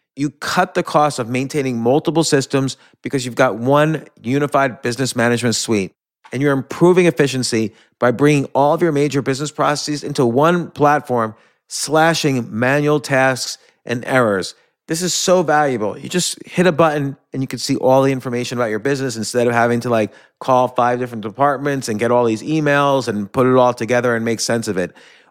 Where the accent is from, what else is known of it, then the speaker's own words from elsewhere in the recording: New York, United States; I'm from New York.